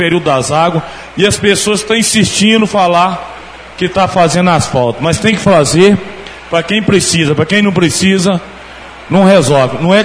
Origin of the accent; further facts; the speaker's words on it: Mantiqueira, Brazil; não é porque eu sou nascido e criado em Mantiqueira, não.